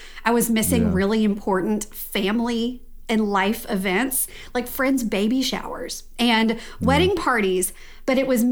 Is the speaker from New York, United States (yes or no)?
no; Louisiana, United States; But I'm from Louisiana. I grew up in North Louisiana. I live outside of New Orleans now.